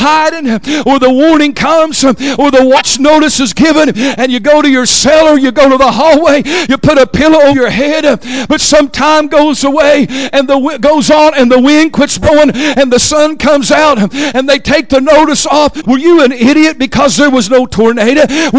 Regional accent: Oklahoma, United States; I grew up in Oklahoma.

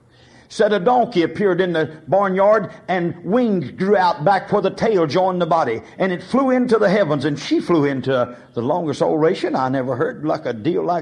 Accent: Oklahoma, United States; Now, I was raised in Oklahoma, and I know nearly everything down there.

